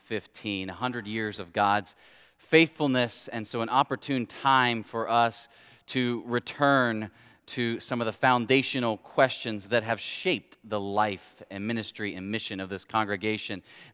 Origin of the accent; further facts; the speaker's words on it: Ohio, United States; accent: Midwestern; I'm from Ohio. Other languages are very foreign. I speak English, prefer a Midwestern version of that.